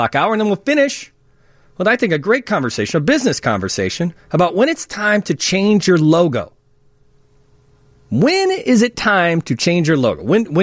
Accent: Wonder Lake, Illinois, United States; since that's my hometown, right? McHenry County, McHenry. I grew up in Wonder Lake, Illinois.

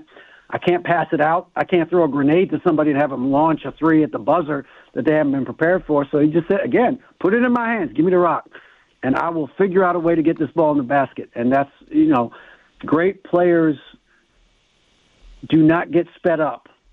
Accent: Baltimore, Maryland, United States; I'm from Baltimore.

